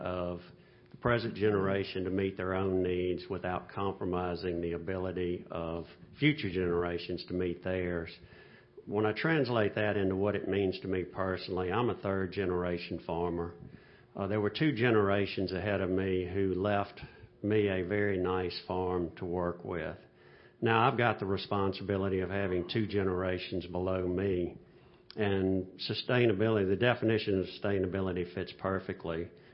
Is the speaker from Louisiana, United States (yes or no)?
yes; Louisiana, United States; As Galen said, I am from Louisiana.